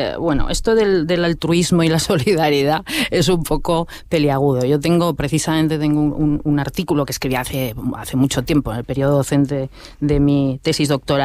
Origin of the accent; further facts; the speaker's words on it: Huesca, Aragon, Spain; Viva Huesca, que es mi pueblo.